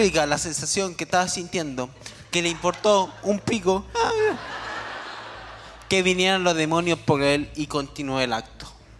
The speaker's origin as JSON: {"language": "Spanish", "town": "Vicuña", "region": "Coquimbo", "country": "Chile", "said": "Tú sabes que yo soy de Vicuña y te traje una historia típica de Vicuña"}